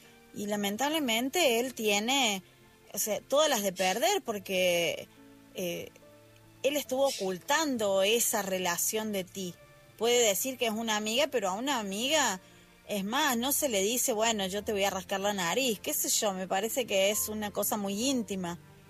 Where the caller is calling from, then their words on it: Argentina; desde Argentina